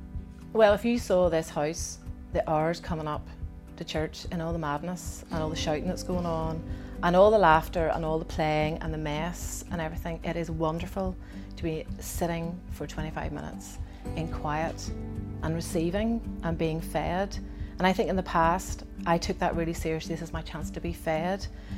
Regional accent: Ballymena, Northern Ireland, United Kingdom; also born or lived in Derry; I am a child of the manse. I grew up in Ballymena and in Derry.

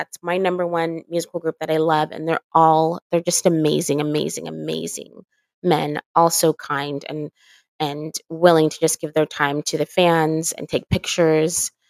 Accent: California, United States; Like, me and another girl, Ashley, we're both from California.

